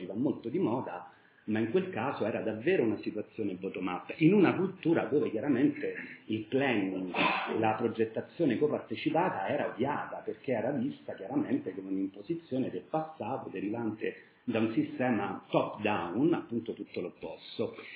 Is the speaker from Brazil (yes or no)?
no; Albania; now in United Kingdom; nel Regno Unito, quando mi chiedono da dove vieni, io non dico vengo dall'Italia, vengo dall'Albania, perché è da lì che vengo